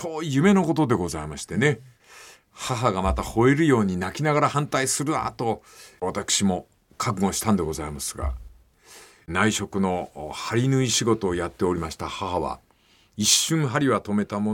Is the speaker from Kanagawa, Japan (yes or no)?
no; Fukuoka, Japan; 私は小学校4年生10歳でございました。1959年、博多の町外れの貧しい家、タバコ屋だった私の家であります。